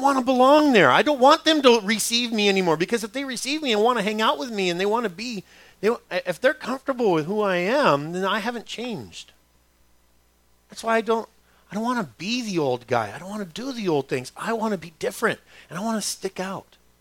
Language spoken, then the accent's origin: English; Los Angeles, California, United States; I grew up in East LA. I still go over there all the time. I'm there every week.